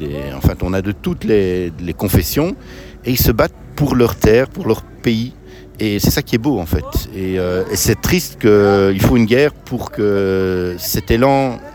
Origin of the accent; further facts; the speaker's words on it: Belgium; born there; Oui, je suis belge, je suis né en Belgique.